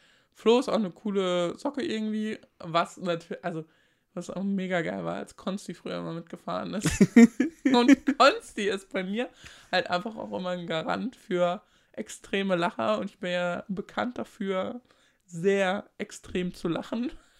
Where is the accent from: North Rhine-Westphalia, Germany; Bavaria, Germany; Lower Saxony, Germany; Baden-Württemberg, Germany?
Lower Saxony, Germany; Großenrode; also ich bin ja richtig auf dem Dorf aufgewachsen. Also Großenrode, ich weiß gar nicht, wie viele Leute wir haben. 300, 350 Einwohner. Das ist halt so richtig Dorf.